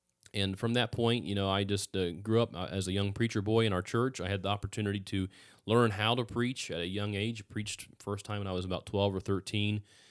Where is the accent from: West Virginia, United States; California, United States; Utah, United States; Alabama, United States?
West Virginia, United States; I grew up in West Virginia. You know, that's and everything, all the rumors you hear about West Virginia, they're all true.